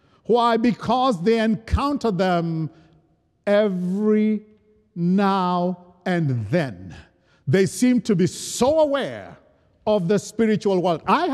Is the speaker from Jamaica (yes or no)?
no; Kenya; we had gone to one of the rural parts of my home country, Kenya